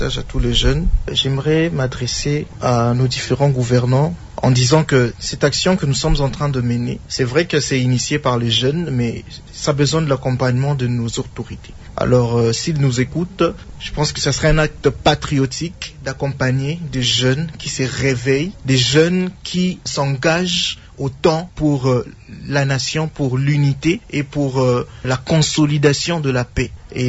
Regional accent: DR Congo; nous sommes Congolais et nous sommes un seul peuple.

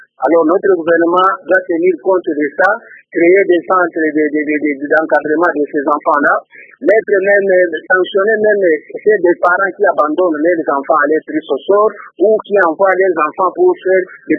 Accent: Katanga, DR Congo; c'est le cas qui est fait ici chez nous au Katanga

